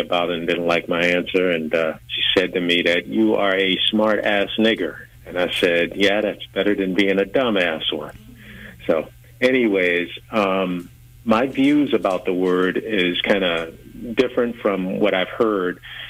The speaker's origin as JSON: {"language": "English", "region": "South Carolina", "country": "United States", "tie": "born or raised there", "said": "Hey, I'm like in the tail end of the baby boomer generation, and I grew up in South Carolina"}